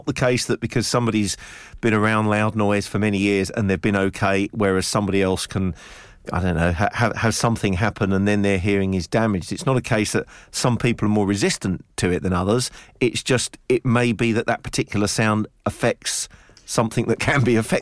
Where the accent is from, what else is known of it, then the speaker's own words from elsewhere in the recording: London, United Kingdom; when I grew up in North London, I used to live near to Wembley Arena